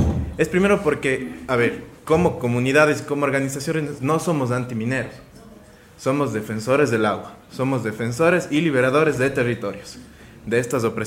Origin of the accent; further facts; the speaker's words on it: Ecuador; nuestra obligación como ecuatorianos y como ecuatorianos es efectivamente la defensa de la naturaleza.